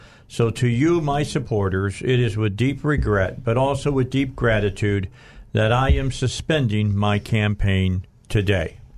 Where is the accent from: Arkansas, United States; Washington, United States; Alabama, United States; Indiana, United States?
Indiana, United States; Gary; I remember as a kid, I was born in Gary, Indiana. When people think of Gary, Indiana now, they think of squander.